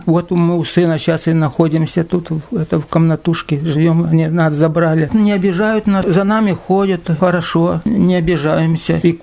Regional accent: Karavay, Tyumen Oblast, Russia; born there; Я родился в Сладковском районе, деревне Каравай.

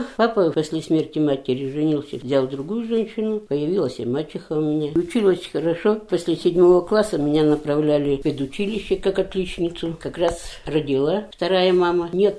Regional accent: Chernousovka, Omsk Oblast, Russia; Родилась в Саратовской области. В 41-м году выселили нас оттуда, немцев, как говорится, в Омскую область, в Русско-Полянский район, в село Черноусовка попала. 2 года было, враг народа.

